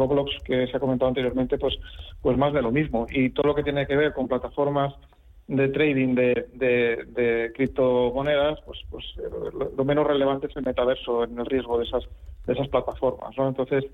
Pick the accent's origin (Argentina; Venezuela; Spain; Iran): Spain; Salamanca, Castile and León; yo también soy de Salamanca